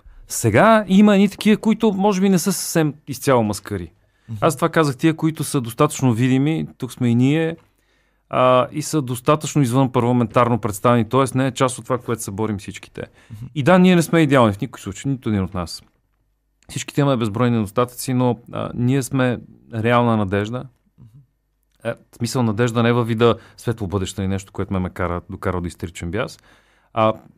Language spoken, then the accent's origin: Bulgarian; Sofia, Sofia City, Bulgaria; born there; Със същия успех, нали, аз имам заслуга, че съм роден в София.